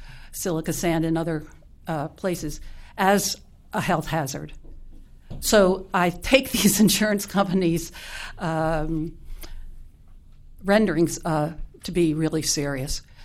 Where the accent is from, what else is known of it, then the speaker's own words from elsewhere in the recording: New York City, New York, United States; born there; now in Winona, United States; actually, I've lived in Winona for 30 years, but I was born in New York City.